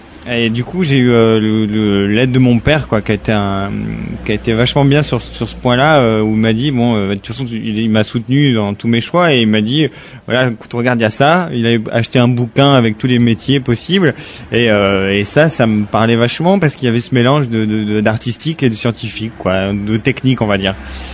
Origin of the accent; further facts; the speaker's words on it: Blaye, Nouvelle-Aquitaine, France; also born or lived in Bordeaux; 29 ans et je suis monteur pour Trax, l'émission de musique d'Arte. Je suis de à côté de Bordeaux, à Blaye. Je suis né à Bordeaux.